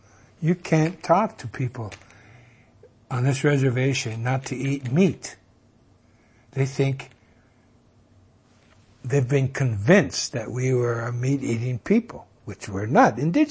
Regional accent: United States; When I was growing up in America, we had one forced inoculation.

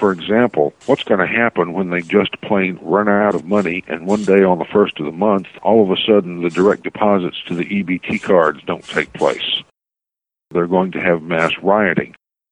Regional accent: the South, United States; I'm sorry to say, because I am a Southerner

